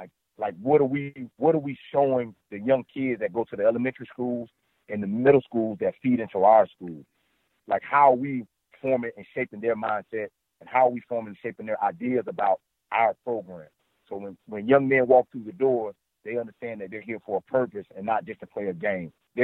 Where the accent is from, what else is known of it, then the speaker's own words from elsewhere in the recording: Florida, United States; Me growing up in South Florida, there was value placed on it.